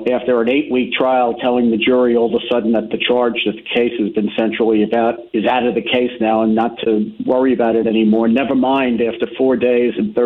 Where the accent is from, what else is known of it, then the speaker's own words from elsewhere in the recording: New York City, New York, United States; I grew up in New York City and I was a prosecutor